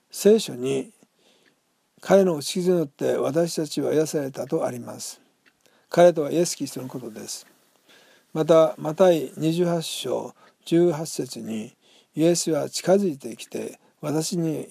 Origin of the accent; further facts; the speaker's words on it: Nagasaki, Japan; 私たち夫婦はなかなか長崎の私の実家に帰る時がありませんでした。